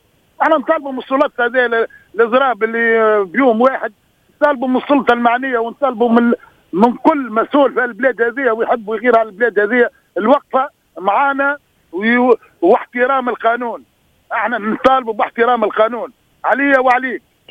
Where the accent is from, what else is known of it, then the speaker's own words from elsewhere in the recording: Tunisia; واحنا رانا ولاد تونس